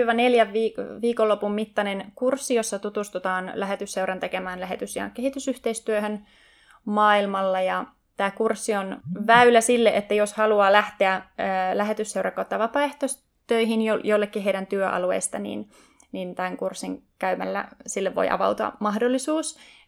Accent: Kempele, North Ostrobothnia, Finland; now in Helsinki, Finland; mä oon 29-vuotias yhteiskuntatieteiden maisteri kansainvälisistä suhteista ja oon kotoisin Kempeleestä, mutta vähän sitten asunut oikeastaan ympäri maailmaa nuoren elämäni aikana.

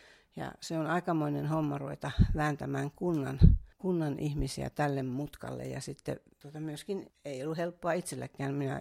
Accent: Oulu, North Ostrobothnia, Finland; olen syntynyt Oulussa ja suurimman osa elämästäni elänyt täällä. Tosin opiskelemassa olen käynyt sitten Etelä-Suomessa.

